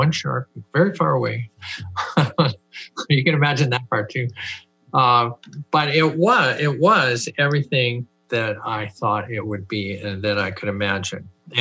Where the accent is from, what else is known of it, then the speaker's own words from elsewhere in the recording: Minnesota, United States; I grew up in Minnesota. I kind of knew what North Dakota might be like.